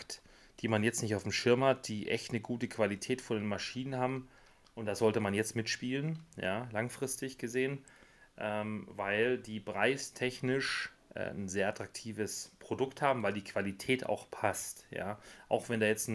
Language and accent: German; Grand Est, France; Ich also als Elsässer saß da am Parkplatz